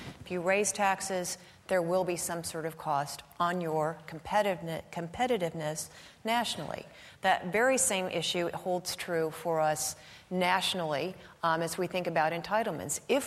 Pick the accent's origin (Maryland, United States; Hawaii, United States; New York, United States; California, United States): California, United States; moved away; And as a Californian, or former Californian, I guess, but still a Californian at heart